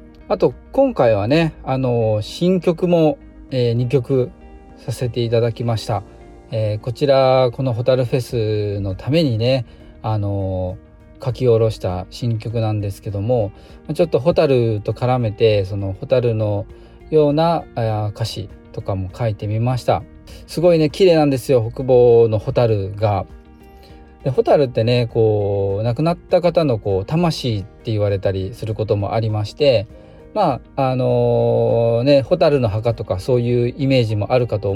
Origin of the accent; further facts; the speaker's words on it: Maniwa, Okayama, Japan; 僕たちの地元真庭市の方で、